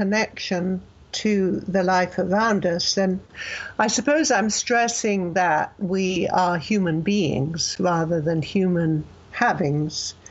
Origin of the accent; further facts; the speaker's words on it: England, United Kingdom; also born or lived in South Carolina; now in California, United States; I am originally from England, and I've been living in the States for many years now, teaching composition and literature in universities. At the moment, I'm living in California, but I was living and teaching in South Carolina before I came here.